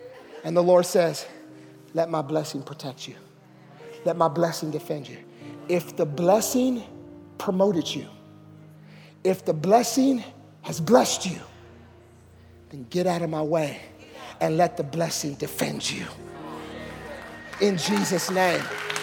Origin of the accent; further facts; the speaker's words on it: Puerto Rico; If I showed you pictures when I was younger, I'm Puerto Rican. Some of you wonder, I'm Indian or Pakistani, and I'm Puerto Rican.